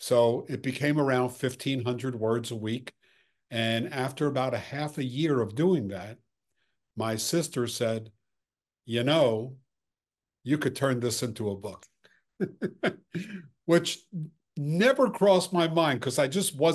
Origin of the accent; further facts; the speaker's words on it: New York City, New York, United States; Well, I'm a New York City kid. I'm the son of a dry cleaner. I grew up in Lower Manhattan. My dad's store was at Times Square.